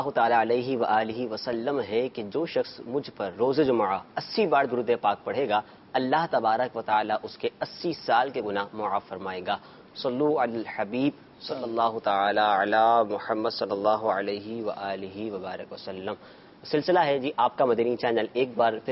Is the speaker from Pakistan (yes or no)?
yes; Gujranwala, Punjab, Pakistan; اور میں اوکاڑا والا نہیں، میں گجرا والا سے ہوں۔